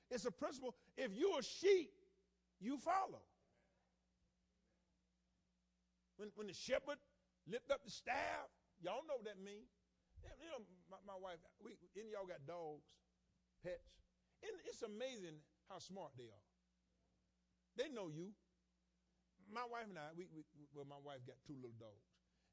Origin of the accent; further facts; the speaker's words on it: the South, United States; See, I come from the South.